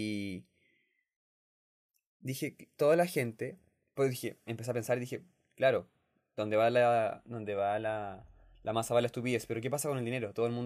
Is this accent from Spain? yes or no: no; Chile; Porque me di cuenta que en estas fechas, próximo a fiestas patrias en mi país y próximo al 18 de septiembre y todo eso